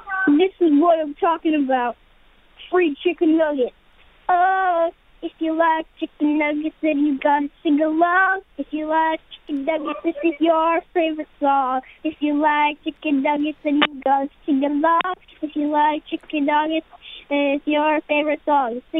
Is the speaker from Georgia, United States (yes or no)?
no; Queens, New York, United States; I am from Queens, Briarwood in New York.